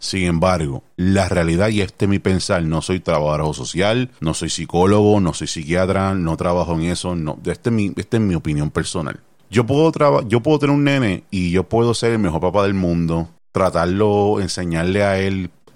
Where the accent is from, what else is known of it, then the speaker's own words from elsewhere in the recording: Carolina, Puerto Rico; me crié en Carolina